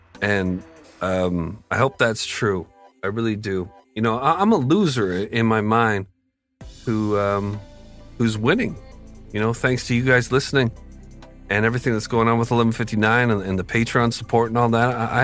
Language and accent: English; Canada; well, I'm from Canada. I don't have any cash.